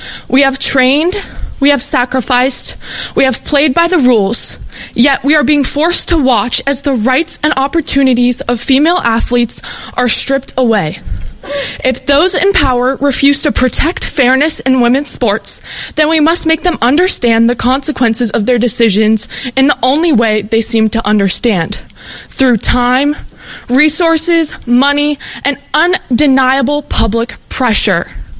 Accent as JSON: {"language": "English", "town": "Bristol", "region": "Maine", "country": "United States", "said": "I'm from Bristol, Maine. I'm a junior at another Midcoast high school."}